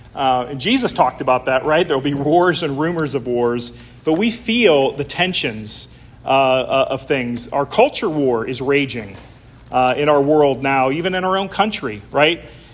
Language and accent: English; United States; As an American, I can become so used to the way we do things, right?